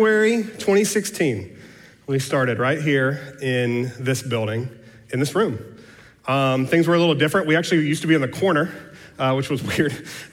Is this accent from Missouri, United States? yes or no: no; Austin, Texas, United States; I was born and raised here in Austin.